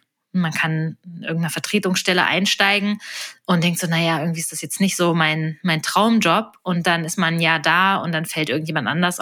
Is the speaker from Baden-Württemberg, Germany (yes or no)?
no; Kassel, Hesse, Germany; ich komme ursprünglich aus Kassel